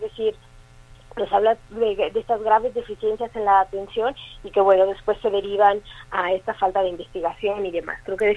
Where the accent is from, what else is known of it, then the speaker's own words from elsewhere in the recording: Jalisco, Mexico; nos indigna como mexicanas, como mujeres jaliscienses